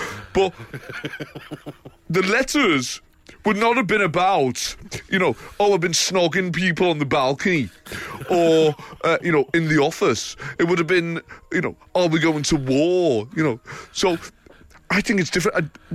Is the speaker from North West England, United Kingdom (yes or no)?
yes; Liverpool, North West England, United Kingdom; growing up in Liverpool